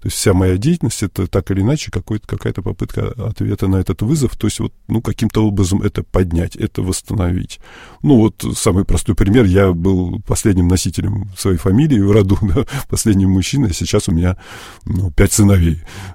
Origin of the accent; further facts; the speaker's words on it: Uglich, Yaroslavl Oblast, Russia; а я родился на Верхней Волге в городе Угличе